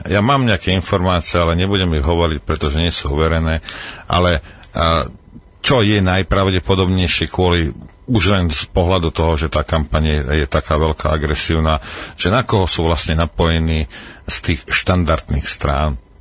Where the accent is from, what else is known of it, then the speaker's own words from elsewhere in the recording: Lučenec, Banská Bystrica Region, Slovakia; nakoľko som z Lučenca